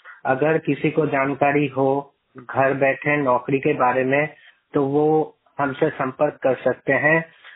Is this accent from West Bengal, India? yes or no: yes; Kolkata, West Bengal, India; मैं कोलकाता का रहने वाला हूँ